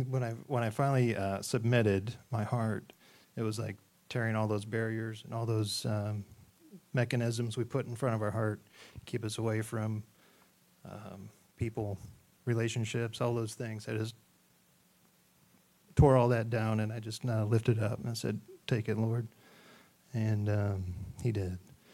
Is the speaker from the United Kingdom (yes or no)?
no; Fort Wayne, Indiana, United States; I grew up in Fort Wayne and moved down here in about 2000. So I grew up in an unchurched home.